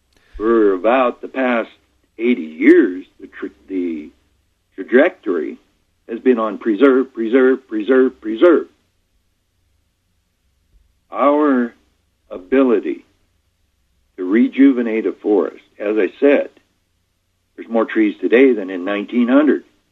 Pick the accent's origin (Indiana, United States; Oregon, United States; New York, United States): Oregon, United States; I get embarrassed to say I'm from Oregon when I start talking about public education.